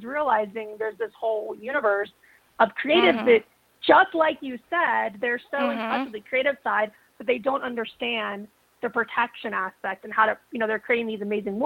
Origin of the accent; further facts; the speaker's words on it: Florida, United States; So I grew up in South Florida.